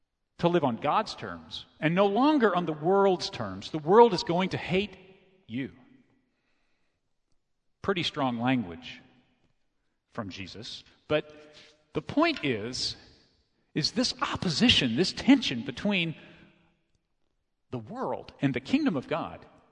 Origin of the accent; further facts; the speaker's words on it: San Antonio, Texas, United States; I heard this growing up in Calvary Baptist Church in San Antonio, Texas.